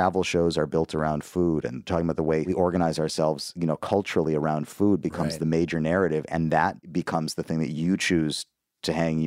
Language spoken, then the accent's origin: English; Madison, Wisconsin, United States; I graduated from college in 99 also. I grew up in Madison, Wisconsin. With Ben Wickler.